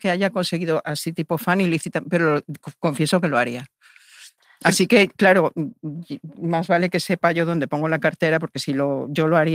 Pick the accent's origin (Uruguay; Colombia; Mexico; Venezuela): Mexico; now in Spain; yo nací en México, crecí en México y cuando llegué a España en el 73 no había Barbies